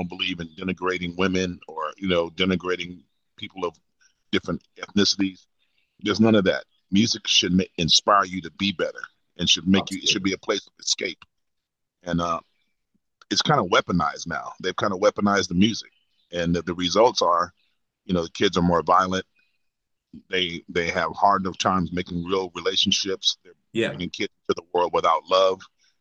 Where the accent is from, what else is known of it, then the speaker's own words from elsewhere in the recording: San Diego, California, United States; And so, yes, growing up in San Diego, man, was a vibe because it taught me to be a bigger thinker.